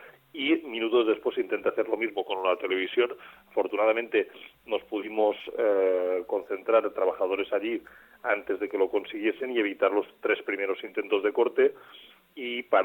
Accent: Valencian Community, Spain; como trabajadores y como valencianos. Lo sabéis perfectamente vosotros que tenéis una lengua propia, también es mi caso.

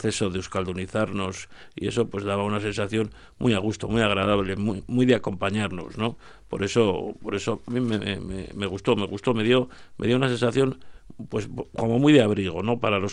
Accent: Logroño, La Rioja, Spain; soy de Logroño y he estudiado euskera y bueno, he aprendido euskera, tengo que seguir aprendiendo

